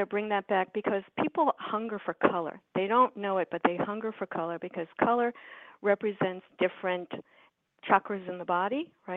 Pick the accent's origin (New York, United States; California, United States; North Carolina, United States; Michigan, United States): New York, United States; Manhattan; because I grew up in Manhattan. I grew up in a concrete jungle.